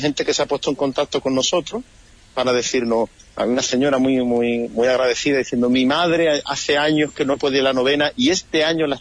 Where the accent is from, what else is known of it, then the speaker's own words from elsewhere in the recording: La Línea, Andalusia, Spain; yo tengo mi sobrino que hacía la comunión en mi pueblo, en La Línea